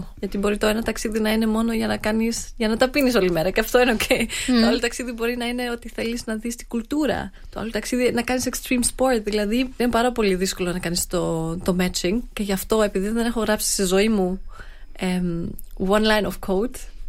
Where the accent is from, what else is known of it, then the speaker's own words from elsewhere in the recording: Stuttgart, Baden-Württemberg, Germany; εκεί που έμενα, στη Γερμανία, έρχομαι από τη Στουτκάρδη.